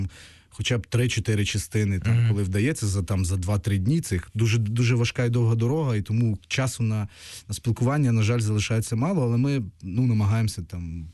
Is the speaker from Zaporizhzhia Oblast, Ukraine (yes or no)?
no; Zakarpattia Oblast, Ukraine; Я коли приїжджаю, я намагаюся знайти когось з Закарпаття, оскільки я з Закарпаття.